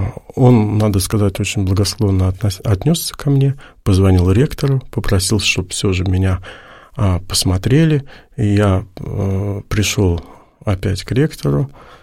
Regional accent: Naberezhnye Chelny, Tatarstan, Russia; born there; я же родился на Принчелнах, это же, да, был тогда, угу, один из самых криминальных городов.

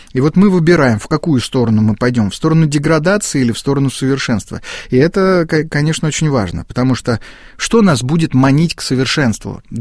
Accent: Sergiev Posad, Moscow Oblast, Russia; мне было лет 10, наверное, я рос в Сергиевом Посаде

